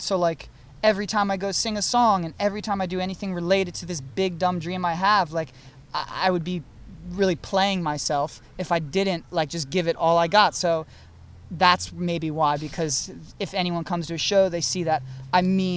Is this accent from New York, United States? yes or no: no; Darien, Connecticut, United States; I'm at my hometown in Connecticut, small little Darien, Connecticut.